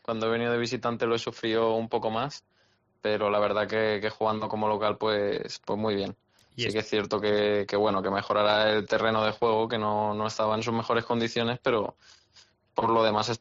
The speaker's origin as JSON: {"language": "Spanish", "town": "Barcelona", "region": "Catalonia", "country": "Spain", "said": "Me parece que estoy cerca de casa, que soy de Barcelona"}